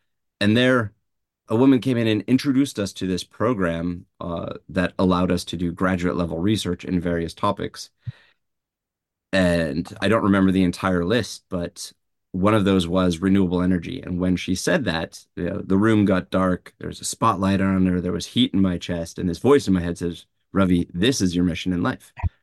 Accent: India; born there; So I was born in India.

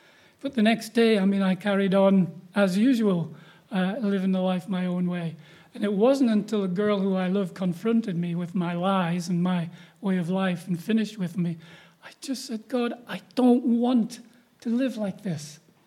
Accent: North East England, United Kingdom; we're Geordie, so I said, kid, you know what happens?

